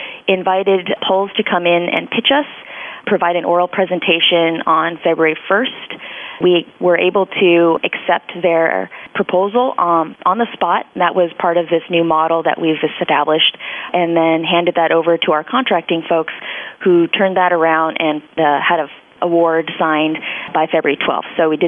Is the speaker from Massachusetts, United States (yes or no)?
no; Bay Area, California, United States; I'm actually from out here originally. I'm from the Bay Area, so it's not too foreign to me.